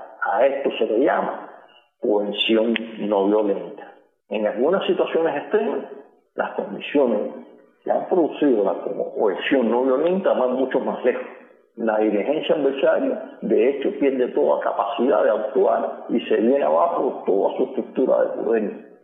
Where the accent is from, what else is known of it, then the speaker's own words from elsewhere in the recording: Cuba; como ciudadanos cubanos. Nosotros como pueblo debemos saber que toda injusticia va contra la virtud